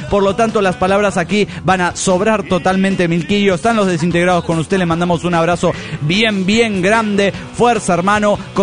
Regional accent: Tucumán, Argentina; Y entonces, usted sabe, a Tucumán no llega todo, ¿vio?

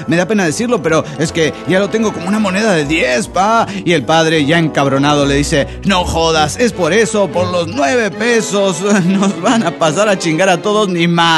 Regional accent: Cuernavaca, Morelos, Mexico; de Cuernavaca, Morelos, México.

